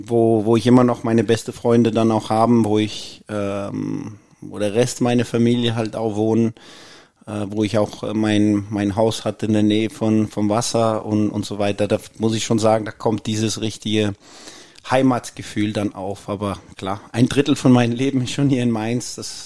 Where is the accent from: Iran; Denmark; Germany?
Denmark; Copenhagen, Capital Region of Denmark; German is a second language; Also ich bin in Kopenhagen aufgewachsen